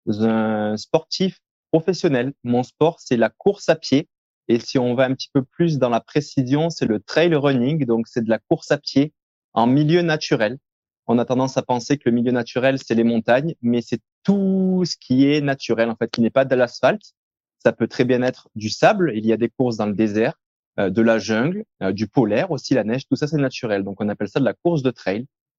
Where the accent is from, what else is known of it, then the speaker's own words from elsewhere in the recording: Cavaillon, Provence-Alpes-Côte d'Azur, France; mes origines sont du sud de la France. Je suis né à Cavaillon, pour être plus précis. Et puis voilà, ensuite, j'ai eu un parcours assez typique, je dirais, de lycée à Cavaillon